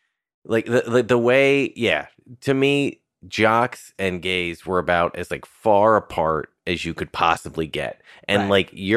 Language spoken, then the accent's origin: English; Irvington, New York, United States; I'm a Westchester kid. Like, I was born in '82, and I grew up in Westchester.